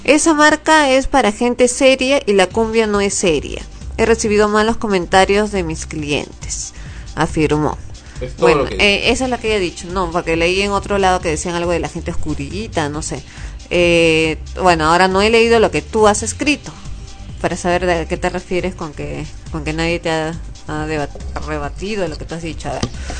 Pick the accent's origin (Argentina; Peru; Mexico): Peru; Lima; Yo soy limeña, mi papá es de Iquitos y mi mamá es de Piura